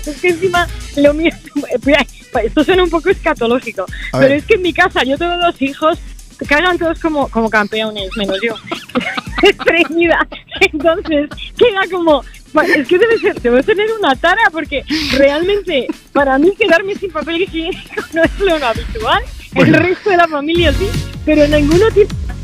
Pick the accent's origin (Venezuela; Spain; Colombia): Spain; Madrid, Community of Madrid; Yo soy de Madrid.